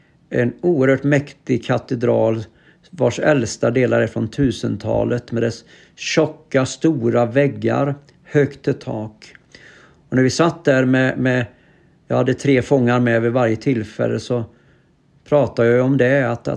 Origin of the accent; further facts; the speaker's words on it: Västra Götaland County, Sweden; Jag är ju västgöte från födseln och har rört mig en hel del i olika kyrkor